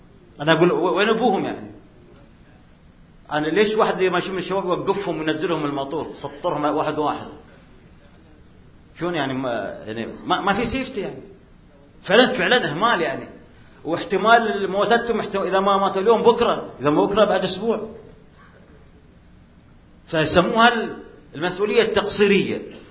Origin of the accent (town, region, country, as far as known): Syria